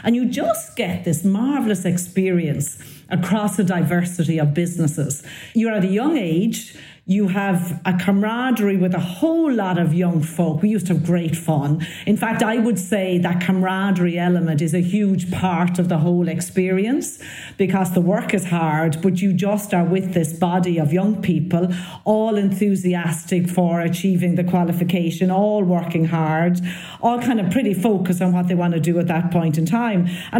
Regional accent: South-East, Ireland; We're both from the Southeast.

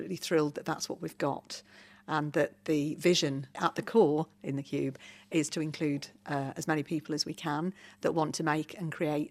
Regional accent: Corby, East Midlands, United Kingdom; I was so shocked when I walked out the other night, you know, and here I was in my hometown having had a lovely night out in a beautiful brand new building in lovely surroundings

